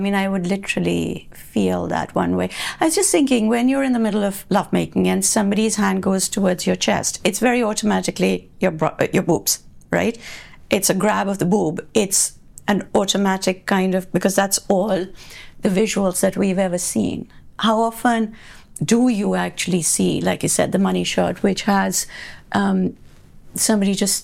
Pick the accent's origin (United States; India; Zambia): India; born there; I was born in India.